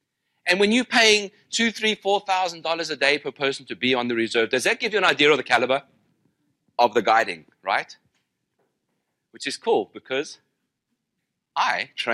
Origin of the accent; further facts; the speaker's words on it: South Africa; I grew up in South Africa.